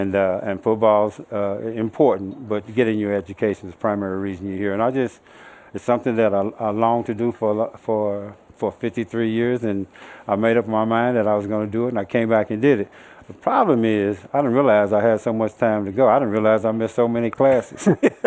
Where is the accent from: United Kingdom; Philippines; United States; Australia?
United States; Louisville, Kentucky; also born or lived in Winchester, Kentucky; I grew up in Louisville, of course, but I was born in a small town 12 miles east of here. It's called Winchester, Kentucky. And Winchester, it's the foothills of the Appalachian Mountains.